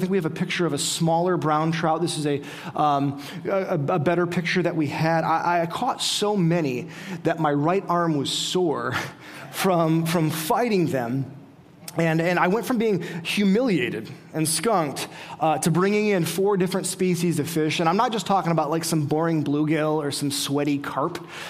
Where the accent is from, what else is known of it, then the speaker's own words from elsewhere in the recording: Midwest, United States; And since I grew up fishing here in the Midwest, I thought, I will do fine.